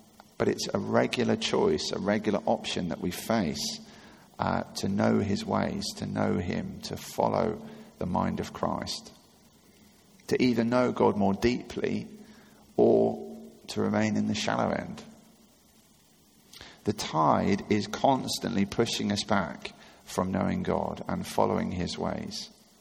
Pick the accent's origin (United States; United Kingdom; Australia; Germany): United Kingdom; Richmond; I grew up in Richmond